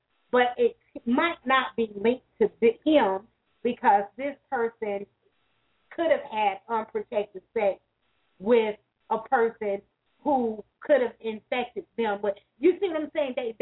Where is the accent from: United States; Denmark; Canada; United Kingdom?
United States; Dayton, Ohio; In Dayton, Ohio, my hometown, there is a hospital, a veterans hospital